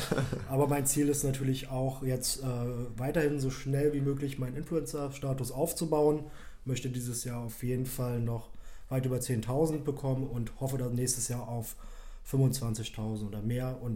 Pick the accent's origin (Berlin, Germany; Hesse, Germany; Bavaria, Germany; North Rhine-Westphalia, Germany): Berlin, Germany; Ich bin gebürtiger Berliner, mein Freund. Cool. Bin nicht zugezogen, habe hier quasi meinen einzigen Sitz.